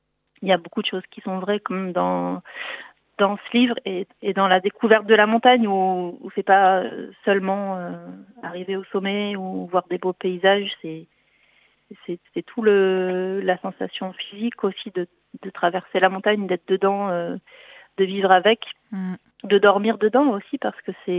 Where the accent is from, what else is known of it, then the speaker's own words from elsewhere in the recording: Échirolles, Auvergne-Rhône-Alpes, France; je suis née à Échirolles, tout près du Contre-le-Vercors. Et toute petite, j'ai toujours eu vue sur les montagnes, que ce soit à l'est, à l'ouest, au nord, voilà. J'ai vécu dedans, même si je suis une urbaine, hein, je suis vraiment une citadine